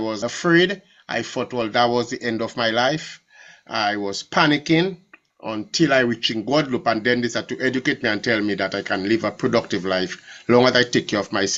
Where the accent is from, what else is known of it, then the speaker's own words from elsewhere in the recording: Dominica; as you stated. I'm from Dominica. I was born of parents with 8 of us.